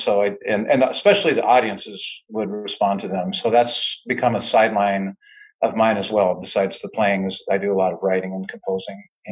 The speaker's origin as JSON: {"language": "English", "region": "Kansas", "country": "United States", "tie": "born or raised there", "said": "I grew up in Kansas and started playing an orchestra"}